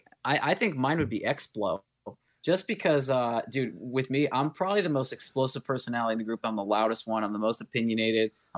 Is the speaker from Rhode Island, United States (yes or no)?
yes; Providence, Rhode Island, United States; from Providence, Rhode Island